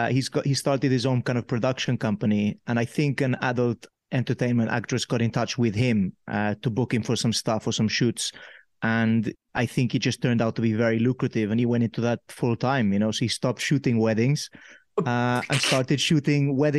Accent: Pollença, Balearic Islands, Spain; I'm from, I'm from Mallorca. I grew up in Poyenza where, you know, overlooking where the king of Spain docks his ship.

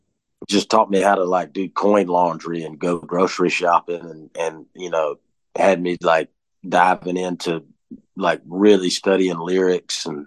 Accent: Georgia, United States; But I'm from the South. I'm from Georgia, so I look for the Southern Star.

